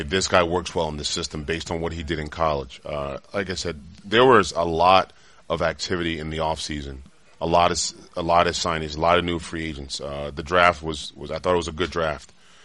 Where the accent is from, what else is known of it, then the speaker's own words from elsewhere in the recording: Washington, District of Columbia, United States; And I grew up in Washington, D.C., as you know. I was a big Redskins fan as a kid.